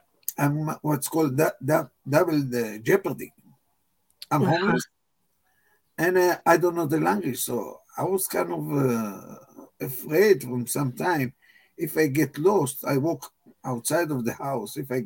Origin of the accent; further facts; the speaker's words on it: Israel; English is a second language; the country that I was origin for. I came from Israel.